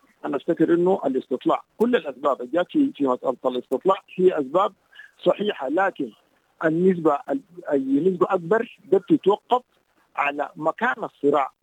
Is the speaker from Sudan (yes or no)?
yes; Kordofan, Sudan; خاصة عندنا في كردفان بيجدد سنويا مع نزول الأمطار